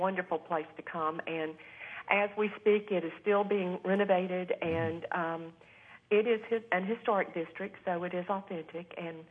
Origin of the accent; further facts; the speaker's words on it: United States; I'm proud of my hometown.